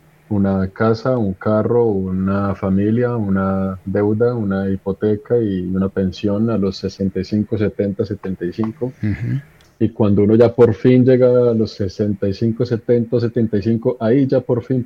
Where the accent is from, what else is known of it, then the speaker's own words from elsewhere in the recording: Bogotá, Colombia; mi mamá es colombiana, mi familia por parte de mamá todos son colombianos. Yo crecí en Colombia, entonces me siento más colombiano y pues más bogotano que un ajiaco.